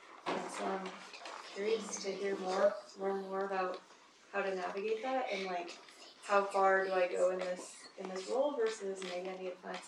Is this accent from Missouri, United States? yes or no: no; Fort Collins, Colorado, United States; I'm from Fort Collins.